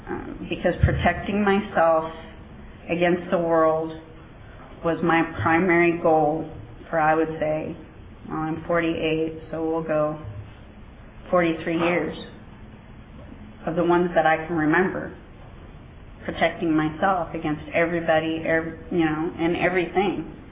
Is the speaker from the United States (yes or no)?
yes; Visalia, California, United States; also born or lived in Virginia / South Carolina; I'm an alcoholic, and I was born in Visalia. We moved to Virginia and South Carolina, and then I moved back to Visalia in fifth grade. So I grew up here, went away to college in the Bay Area